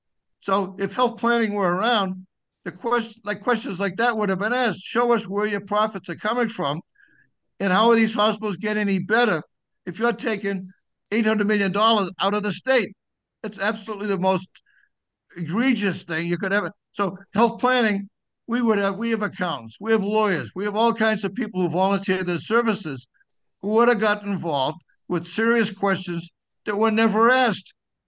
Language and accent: English; Norwood, Massachusetts, United States; I was the only person speaking against that because I grew up in Norwood.